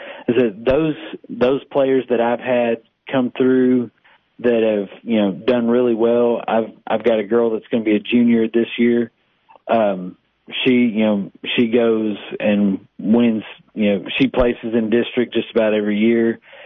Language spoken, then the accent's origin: English; Sparta, Tennessee, United States; Well, I grew up in Sparta, Sparta native. I played tennis in high school.